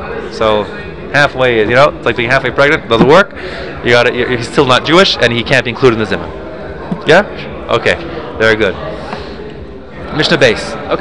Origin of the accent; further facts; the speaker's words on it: South Africa; born there; I was born in South Africa, and I've witnessed this phenomenon.